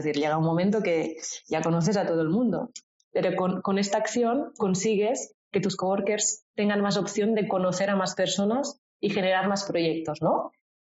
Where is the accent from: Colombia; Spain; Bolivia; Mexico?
Spain; Valls, Catalonia; van mujeres de Valls, que es mi pueblo